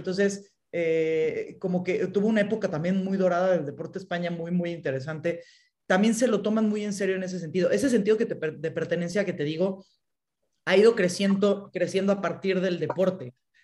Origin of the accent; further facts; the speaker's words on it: Pachuca, Hidalgo, Mexico; me da muchísimo orgullo haber crecido aquí